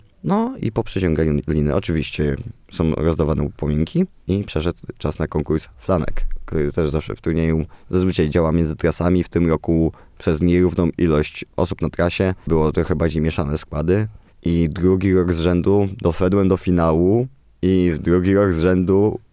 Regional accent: Giżycko, Warmian-Masurian Voivodeship, Poland; a ja jestem z Giżycka, więc były to moje okolice rodzinne. Mogłem przeprowadzić ich przez wieś, w której się wychowałem

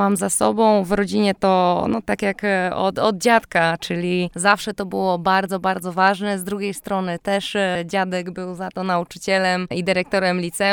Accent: Warsaw, Masovian Voivodeship, Poland; bo jestem po prostu z Warszawy

